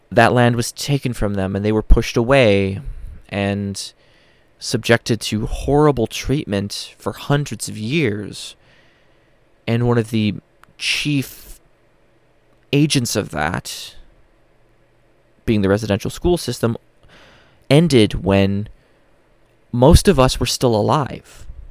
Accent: Winnipeg, Manitoba, Canada; It's my hometown. This is the team that I dreamt of my entire minor hockey career coming back. There's not a single kid in Winnipeg, I think, that didn't hope one day that the Jets would come back

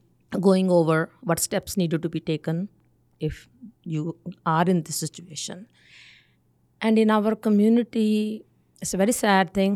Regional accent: North India, India; In our family, in generations, because I'm from North India, nobody learned a classical dance.

